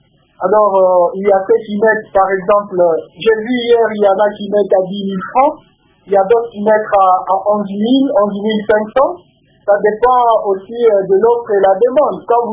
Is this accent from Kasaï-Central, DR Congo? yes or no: no; Kalemie, Tanganyika, DR Congo; je suis natif de Calémie.